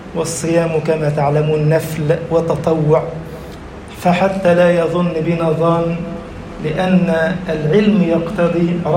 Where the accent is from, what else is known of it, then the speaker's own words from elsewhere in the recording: Egypt; اجعل بلدنا مصر أمناً أماناً